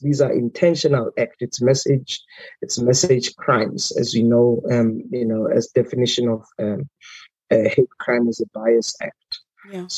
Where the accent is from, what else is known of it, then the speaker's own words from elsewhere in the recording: South Africa; I'm from South Africa. I'm based in Pretoria, I've been working in the sector for the last 17 years.